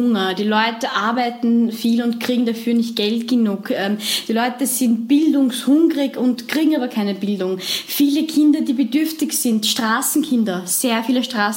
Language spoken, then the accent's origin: German; Alexandria, Alexandria Governorate, Egypt; Aber wir kommen aus Alexandria, mein Bruder war dort und der hat gesagt, es ist alles wie früher, es ist nur alles teurer